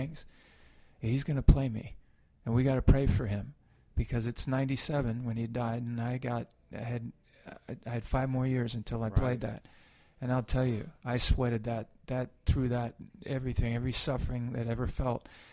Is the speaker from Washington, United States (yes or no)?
yes; Washington, United States; cause I grew up near Whidbey Island Air Station. My dad used to take me to Blue Angels.